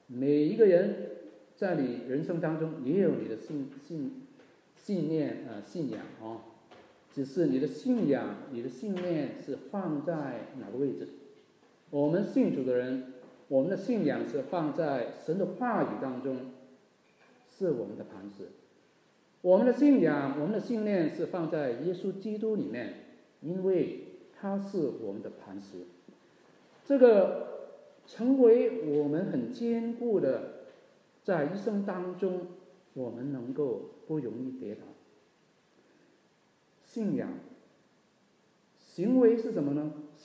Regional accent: Hong Kong; 我老家是香港啊。

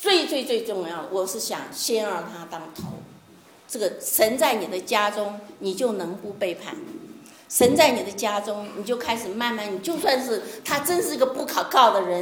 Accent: Taiwan; 我把他叫成我们台湾人叫死党

